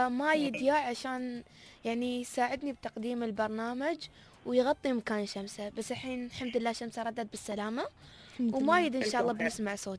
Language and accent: Arabic; United Arab Emirates; بلادنا الإمارات